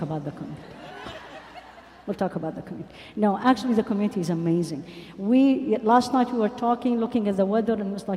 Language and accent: English; Midwest, United States; now in California, United States; When I moved to California, especially Southern California, I came from the Midwest, 20 years there.